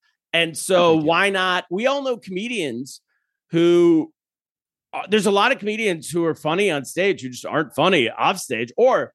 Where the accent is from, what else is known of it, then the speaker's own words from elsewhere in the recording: California, United States; now in New York City, United States; I moved to New York City. I'd never lived here before in my life. I grew up in California, and I moved to New York City.